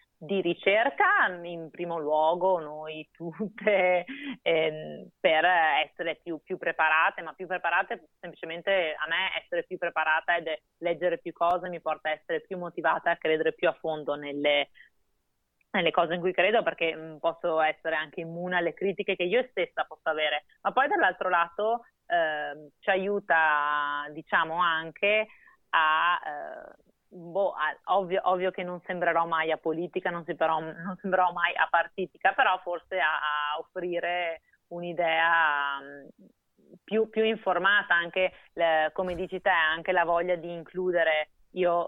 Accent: Veneto, Italy; Io sono veneta, quindi qua in Veneto

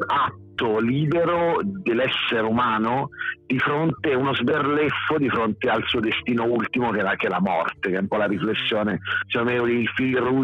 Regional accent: Arezzo, Tuscany, Italy; sì, però io sono d'Arezzo, quindi

